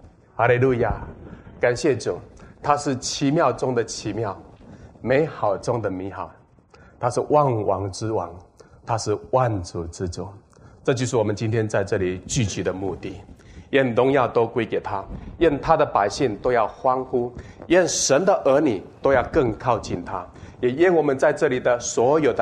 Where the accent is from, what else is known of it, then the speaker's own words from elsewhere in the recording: Taiwan; 这就是我的家乡，在台湾的高山上，一山的山下。所以呢，有的称我们是云端上的猎人，不是云层下，是云端上的猎人。